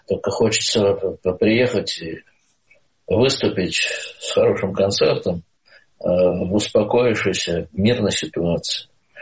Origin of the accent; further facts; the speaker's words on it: Belarus; Вот мы белорусы, вот наша граница. Это такой дом.